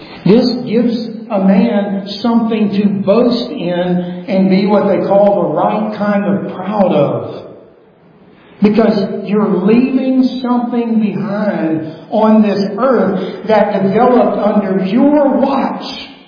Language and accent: English; the South, United States; oh, we're from the South and this, by golly, we left the women and children.